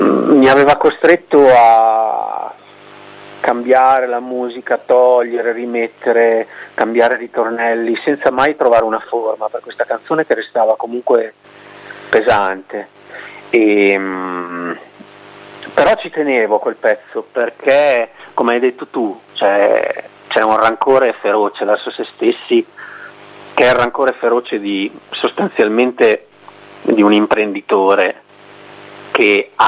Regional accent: Emilia-Romagna, Italy; io sono cresciuto in Val Dragone, in provincia di Modena, per un pelo.

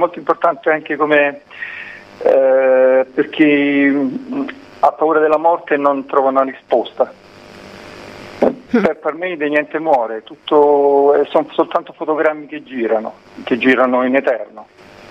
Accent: Apulia, Italy; noi siamo di stirpe greca, essendo salentini

